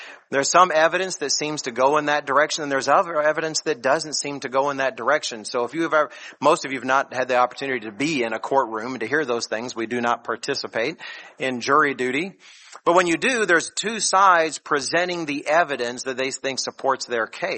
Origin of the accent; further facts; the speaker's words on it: Texas, United States; may be from Texas, but I'm also an American.